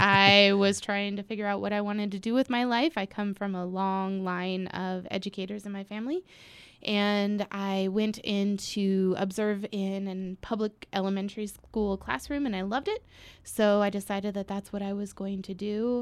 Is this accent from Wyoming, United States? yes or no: yes; Lander, Wyoming, United States; I am from Lander. I moved here back here in 2008, okay. And I worked around the Fremont County as a school teacher for 12 years.